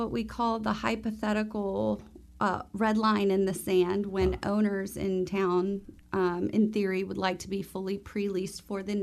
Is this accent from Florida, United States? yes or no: yes; Miami, Florida, United States; Because I'm from South Florida and born in Miami